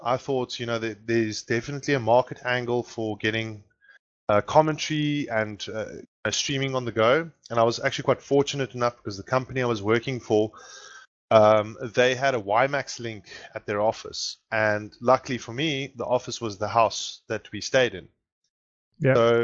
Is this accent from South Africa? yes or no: yes; Fish Hoek, Western Cape, South Africa; because I'm originally from Cape Town, born and bred in Fishhook, where Beetle's from.